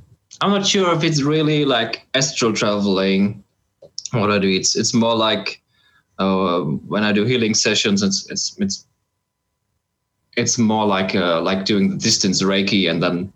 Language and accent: English; Germany; especially here growing up in Germany